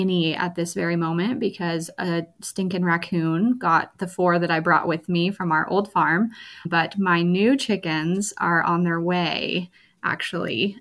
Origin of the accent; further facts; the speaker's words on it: Kansas, United States; Yeah, I grew up in central Kansas, and that's where we are now, just not quite as far north as I grew up. I was basically on the Nebraska line where I grew up. I grew up on a hobby farm.